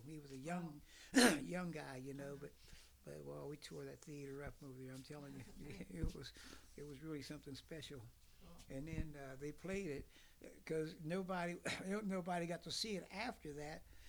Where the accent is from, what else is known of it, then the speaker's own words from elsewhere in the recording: Osage, West Virginia, United States; I'm from Osage, and all these boys are from Morgantown High, you know. I'm kind of slangy